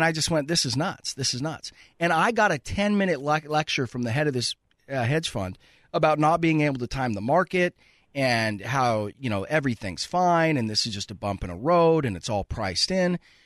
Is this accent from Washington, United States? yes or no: yes; Tacoma, Washington, United States; They were headquartered in my hometown of Tacoma.